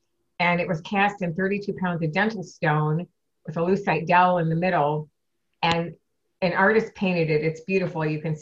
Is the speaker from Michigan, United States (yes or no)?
yes; Detroit, Michigan, United States; the All-Star game that was going to be played in my hometown of Detroit that July.